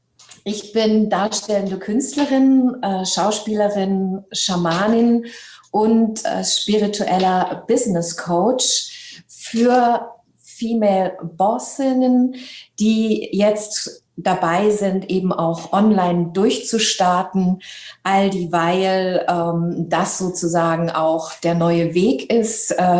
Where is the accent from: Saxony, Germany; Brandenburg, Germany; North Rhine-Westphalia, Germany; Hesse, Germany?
Hesse, Germany; Hanau; also born or lived in Libya; Wir sind damals halt eben auch geflüchtet und ich habe dann meine Jugend und eben auch mein Abitur in Hanau gemacht, in Hessen